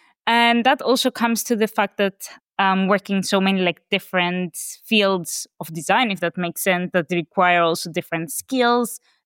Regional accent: Greece; English is a second language; moved away as an adult; now in London, United Kingdom; I've been located in London already now 12 years, but I'm originally from Greece, where I did like my first steps in design

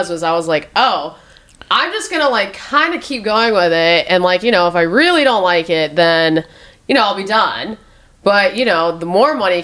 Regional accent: Omaha, Nebraska, United States; now in Los Angeles, United States; I'm from Omaha, Nebraska originally.

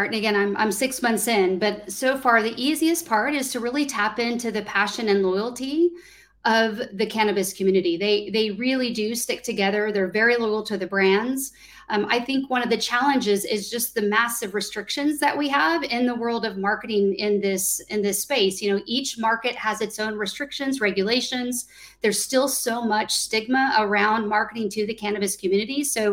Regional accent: Oklahoma, United States; I grew up in Oklahoma during the war on drugs era.

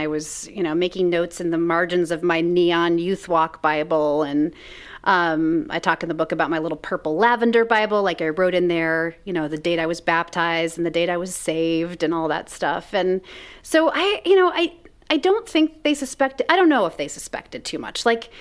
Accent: Kansas City, Missouri, United States; So I grew up in Kansas City, Missouri. But if you've ever been to Kansas City, it's like there's a Kansas side and a Missouri side.

